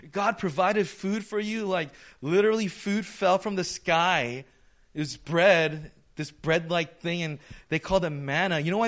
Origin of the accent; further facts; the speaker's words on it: United States; Because we're American and, you know, they're Filipinos